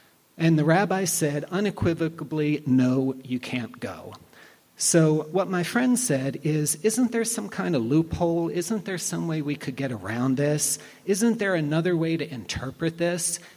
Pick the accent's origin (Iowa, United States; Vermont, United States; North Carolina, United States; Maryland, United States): Maryland, United States; Randallstown; So I grew up in Randallstown, and we lived on Nemo Road, and we were about a half a block away from Winans Road Synagogue Center, which is Orthodox. So we grew up going to an Orthodox synagogue, even though we weren't Orthodox.